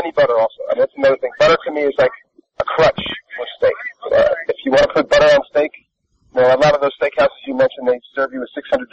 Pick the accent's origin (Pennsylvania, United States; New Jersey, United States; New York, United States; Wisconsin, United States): New York, United States; New York City; I grew up in New York City, and I'm 59 years old